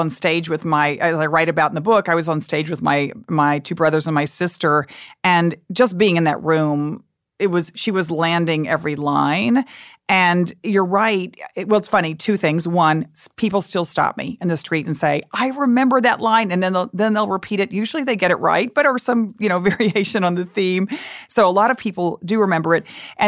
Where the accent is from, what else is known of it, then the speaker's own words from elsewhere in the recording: Dallas, Texas, United States; Well, I grew up in Dallas, and my parents in that era were against everything.